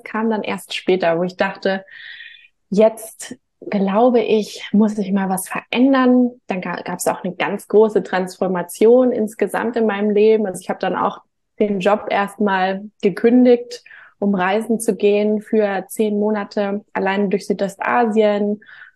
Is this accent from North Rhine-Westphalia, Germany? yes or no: no; Hamburg, Germany; born there; Komme auch gebürtig aus Hamburg